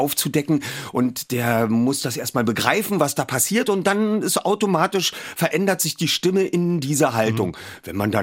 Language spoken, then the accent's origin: German; Berlin, Germany